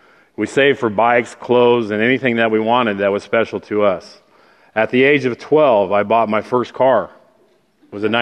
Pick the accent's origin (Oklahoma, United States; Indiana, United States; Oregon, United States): Oregon, United States; Salem; born there; I was born in Salem, Oregon on April 17, 1961